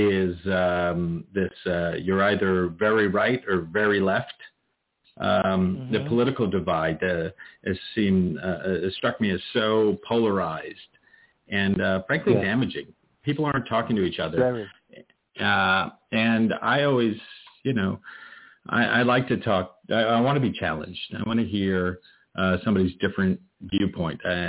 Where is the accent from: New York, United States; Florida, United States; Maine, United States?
New York, United States; Westchester; I always felt a manner of kinship growing up in Westchester as a non-Christian growing up.